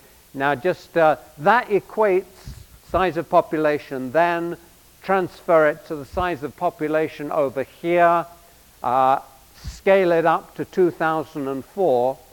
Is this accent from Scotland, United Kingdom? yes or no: no; London, United Kingdom; because I was born in 1946, and so I grew up playing, I'm a Londoner, I grew up playing in air raid shelters and underground bunkers.